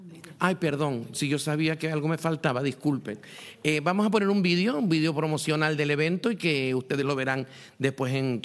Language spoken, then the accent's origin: Spanish; Vallehermoso, Canary Islands, Spain; mi infancia fue en Vallehermoso